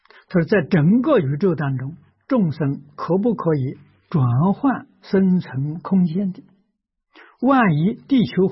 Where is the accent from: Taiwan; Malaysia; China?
China; 我们中国人叫明心见性